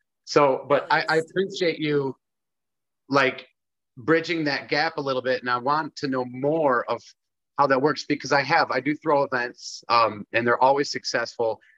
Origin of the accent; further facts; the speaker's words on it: Michigan, United States; I'm from Southwest Michigan